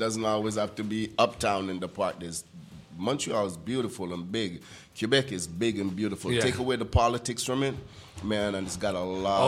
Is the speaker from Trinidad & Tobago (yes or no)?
yes; Tobago, Trinidad & Tobago; Me, myself, I grew up on the water. I'm from a little island called Tobago. And I am from on the water.